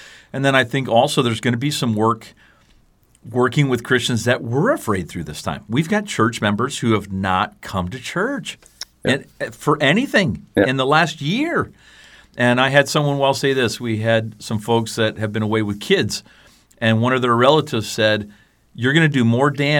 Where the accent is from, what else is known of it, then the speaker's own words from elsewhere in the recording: Canada; I want to thank you as a Canadian for that. And as a you know, a little bit older guy